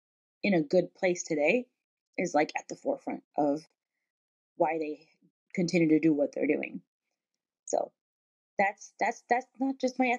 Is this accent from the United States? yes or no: no; Pakistan; my path is different, not just because I'm Pakistani, but because I'm a child of immigrants.